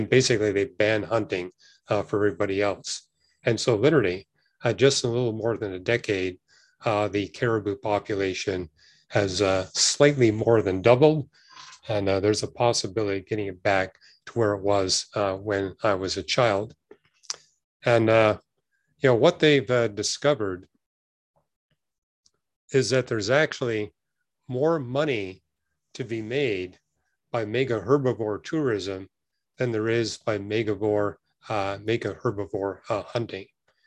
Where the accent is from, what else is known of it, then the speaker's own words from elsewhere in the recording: Vancouver, British Columbia, Canada; I remember growing up in Vancouver